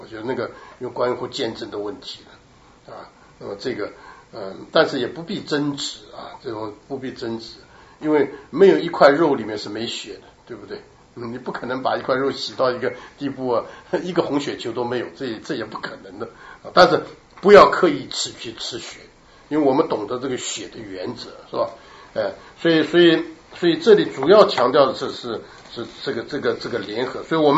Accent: Taiwan; 尤其我们中国人啊，台湾来的人更喜欢吃那个什么猪血糕啊这些啊

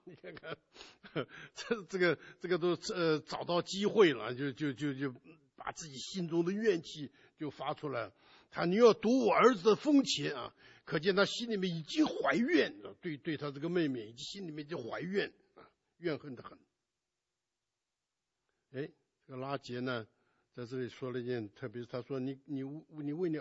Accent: China; 但是我们中国人呢，就把他讲得很伟大，是我们历史上面的伟人

